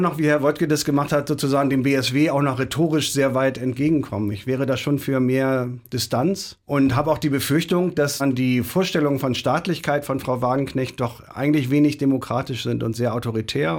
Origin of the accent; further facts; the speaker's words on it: Bremen, Germany; Also ich bin in Bremen aufgewachsen, relativ friedensbewegt in Westdeutschland